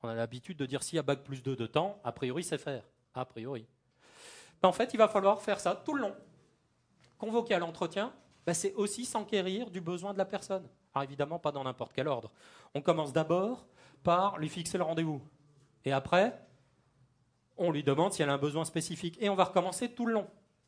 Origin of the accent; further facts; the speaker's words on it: Grand Est, France; Je suis alsacien d'origine